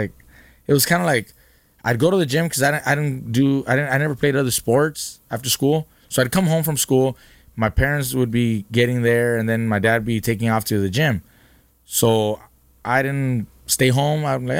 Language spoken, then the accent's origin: English; Oxnard, California, United States; Growing up in Oxnard, my parents were working in the strawberry fields.